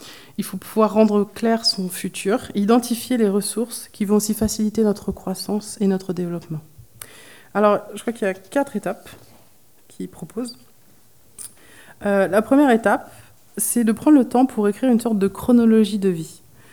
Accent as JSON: {"language": "French", "country": "France", "said": "en plus en tant que Français, on a un peu la rébellion dans le sang."}